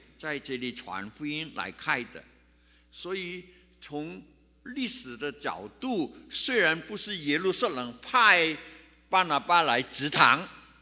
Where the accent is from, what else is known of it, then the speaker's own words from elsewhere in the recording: Guangdong, China; accent: Cantonese; 因为我的广东口音一念了圣经变成味经了